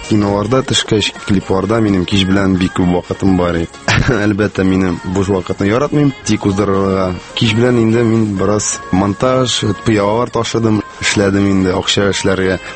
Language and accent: Tatar; Tatarstan, Russia; мин үземнең балачагымны авылда үткәрдем. Авылда инде көтүләр көттем, печән чаптык инде егетләр белән шулай бергәләп, малайлар белән үстек, аралашып.